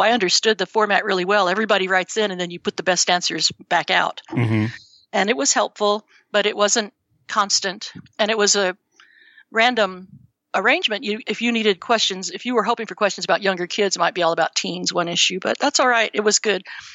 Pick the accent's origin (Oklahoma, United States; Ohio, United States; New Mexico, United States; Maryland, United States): New Mexico, United States; Espanola; I finished my degree and went back to my hometown, Espanola, which is north of Santa Fe, to teach where I had gone to school